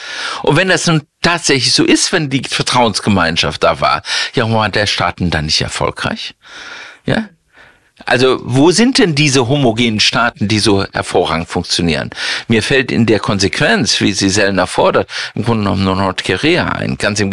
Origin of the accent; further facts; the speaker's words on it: Rhineland, Germany; Tja, also ich bin ja Rheinländer